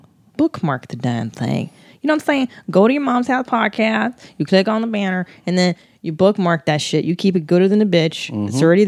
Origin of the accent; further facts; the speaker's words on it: Richmond, Virginia, United States; I'm from Richmond, y'all, from Virginia.